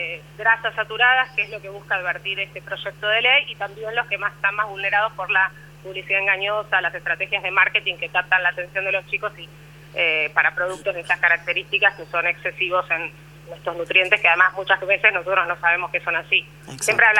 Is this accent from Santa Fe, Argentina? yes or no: no; Bahía Blanca, Buenos Aires Province, Argentina; also born or lived in Hurlingham; No, de Hurlingham, pero viví muchos años por un tema familiar, lo que digo, estoy como criada en Bahía Blanca